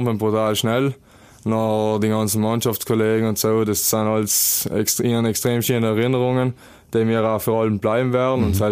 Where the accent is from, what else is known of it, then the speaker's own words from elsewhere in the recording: Trentino-Alto Adige, Italy; ich bin da als Südtiroler und wohne daheim.